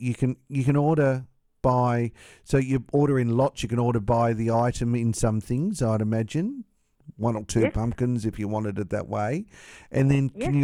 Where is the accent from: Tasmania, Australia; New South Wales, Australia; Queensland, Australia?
Tasmania, Australia; I'm from Tasmania.